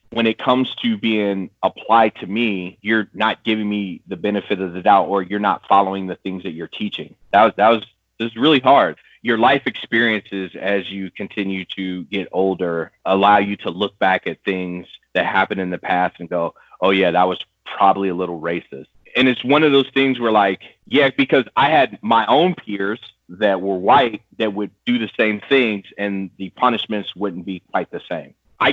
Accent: Orlando, Florida, United States; I had my core group of friends growing up in Orlando, and then how like it was predominantly Black. It was low income

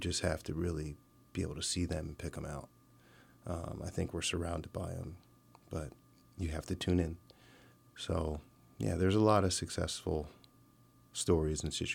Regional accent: Pennsylvania, United States; I grew up in the Valley. I grew up in the Lehigh Valley

